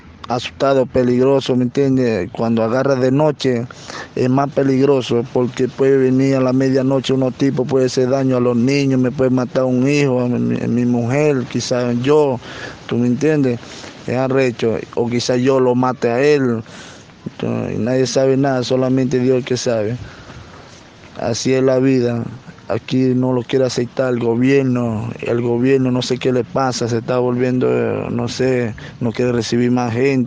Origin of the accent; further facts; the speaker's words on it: Tucupita, Delta Amacuro, Venezuela; Yo tengo mi familia, tengo 3 hijos, vengo de Tucupita.